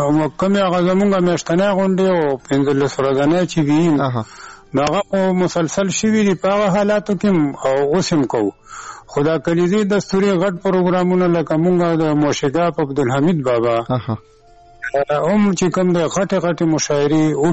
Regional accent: Budhber, Khyber Pakhtunkhwa, Pakistan; او دا زمونږ بس پدری، یعنی پلار نیکه کلی دی، خپل ذاتی کلی مو دی، پیدایش مې همدا دغه دی او استوګنه مې همدغه بډا بیره کې ده.

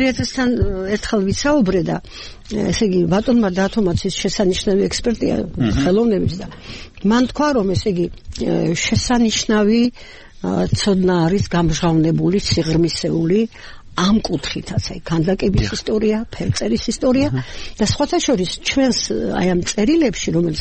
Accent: Sukhumi, Abkhazia, Georgia; მე წარმოშობით სოხუმიდან ვარ და უნივერსიტეტი იყო ჩემთვის ძალიან მნიშვნელოვანი რაღაცა

